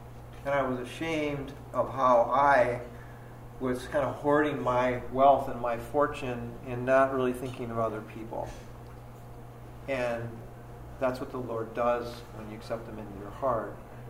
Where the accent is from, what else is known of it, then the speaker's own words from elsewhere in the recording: Glenview, Illinois, United States; So I grew up in the Chicago area, Glenview, was part of a family business in Evanston for quite a while